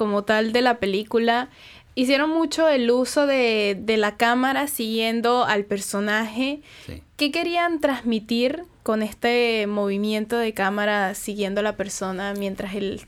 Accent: Venezuela; now in Uruguay; por el hecho de que soy de Venezuela, de otro país

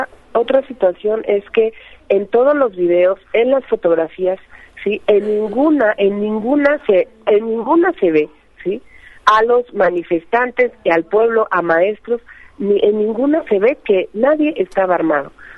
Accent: Mexico; las garantías constitucionales que como mexicanas y mexicanos tenemos.

